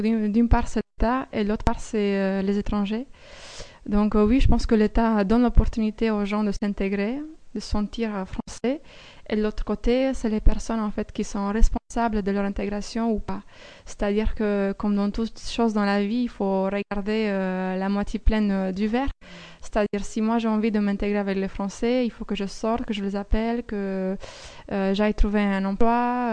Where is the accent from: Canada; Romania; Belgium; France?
Romania; puisqu'on l'a déjà en Roumanie, ça n'a pas marché.